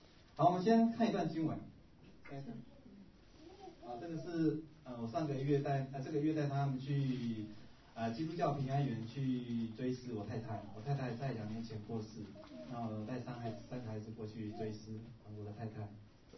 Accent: Yilan County, Taiwan; 我是个客家人，我父亲是屏东的竹田的客家，我妈妈是在花莲，但是我从小是在宜兰一个传统的信仰环境下长大

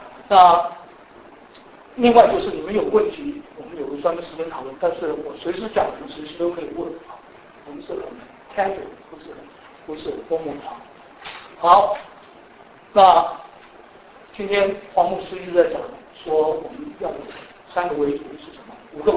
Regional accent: China; 我们中国人讲说工于善其事

